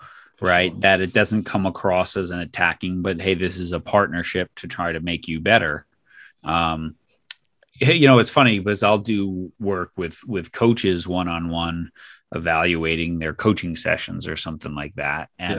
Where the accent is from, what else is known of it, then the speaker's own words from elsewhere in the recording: New York, United States; now in US West Coast; part of it's that I grew up in New York. And so don't beat around the bush. And then I live on the West Coast